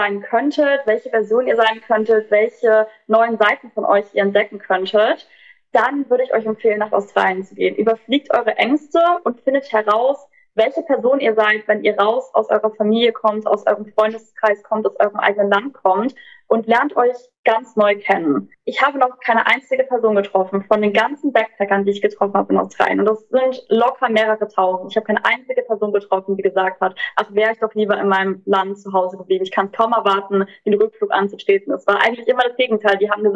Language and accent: German; Germany; So, ich komme aus Deutschland